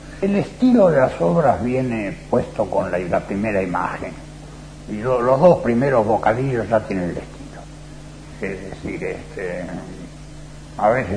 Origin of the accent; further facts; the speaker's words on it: Buenos Aires, Argentina; Yo soy un autor que soy muy porteño, se me dice autor porteño, porque soy muy de Buenos Aires, y te diría casi de Buenos Aires, de Callao para el centro, porque aunque vivo más allá de Callao